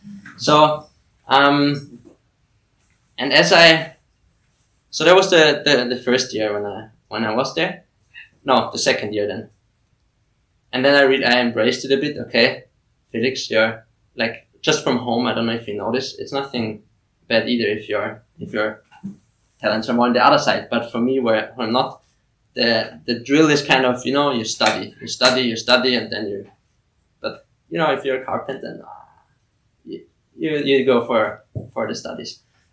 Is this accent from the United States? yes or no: no; Austria; So I'm from Austria.